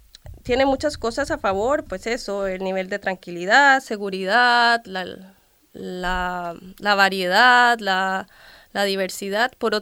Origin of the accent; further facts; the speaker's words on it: Central Valley, Costa Rica; Pues yo soy del Valle Central, eso es en la capital. Uh-huh. La capital es un valle y están las montañas, uh-huh, ¿verdad? Entonces soy un poco de las alturas, de una zona que en aquel entonces era bastante rural